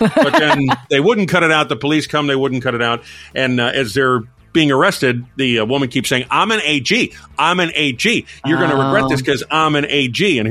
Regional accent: Rhode Island, United States; Let's head up to my home state of Rhode Island.

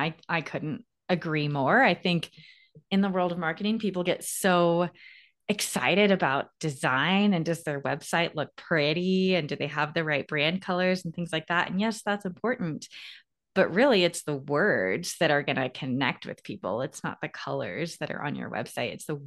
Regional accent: Arizona, United States; I grew up in Arizona, and at the time, the Arizona education system offered full ride scholarships to in-state universities

